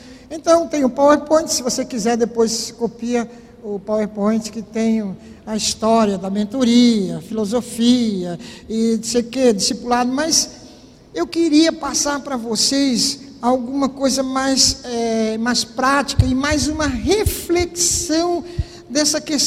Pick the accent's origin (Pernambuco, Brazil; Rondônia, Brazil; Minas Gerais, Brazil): Pernambuco, Brazil; Recife; E tive a boa educação presbiteriana, obviamente. Não sou de Goiás, nem de São Paulo, sou de Recife.